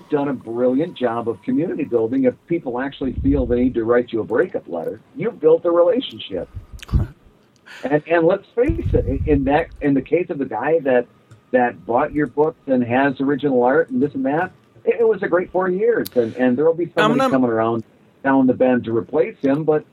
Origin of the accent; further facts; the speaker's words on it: Midwest, United States; now in Philadelphia, United States; I live in Philadelphia, and I come, as much as I hate to mention this, I come from the Midwest.